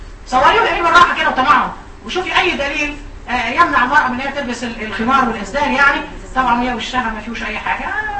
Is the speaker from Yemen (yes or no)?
no; Egypt; احنا مصريين